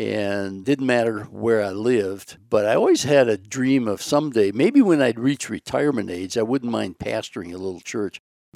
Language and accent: English; Minnesota, United States; Yes, my wife Dawn and I were both born and raised in Minnesota, southwest Minnesota, to be a little more accurate.